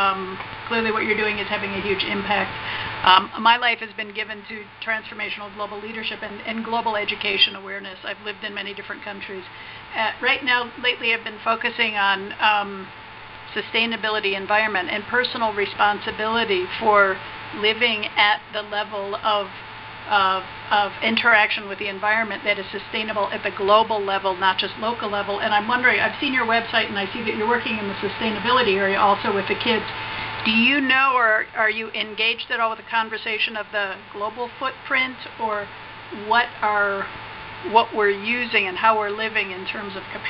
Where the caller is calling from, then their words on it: Santa Fe, New Mexico, United States; I'm calling from Santa Fe.